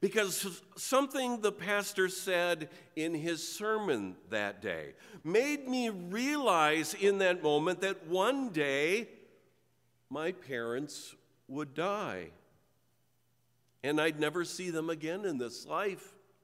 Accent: Minnesota, United States; On Tuesday, Liz and I drove to my hometown in southeastern Minnesota for my mom's funeral.

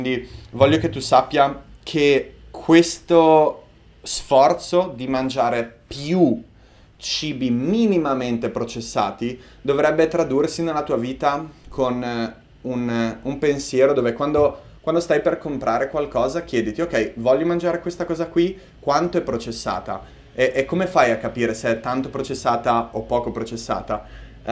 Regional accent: Savona, Liguria, Italy; born there; Sono un buon lupo di mare, sono nato in Liguria, a Savona

